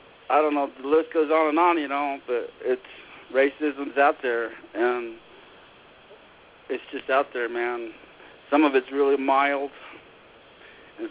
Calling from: Grants, New Mexico, United States; I'm from Grants, New Mexico.

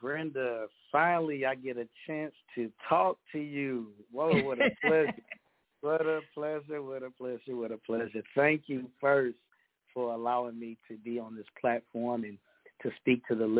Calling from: Texas, United States; I am calling from the Lone Star State, Texas, the greatest state in the United States on this mainland.

